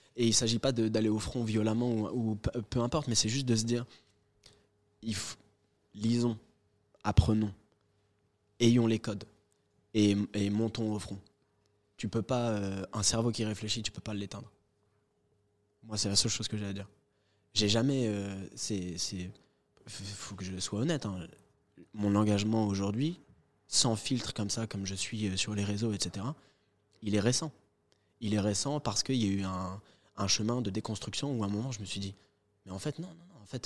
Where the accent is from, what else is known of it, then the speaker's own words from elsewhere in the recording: Morocco; Moi, quand on me demande, je dis, je suis marocain.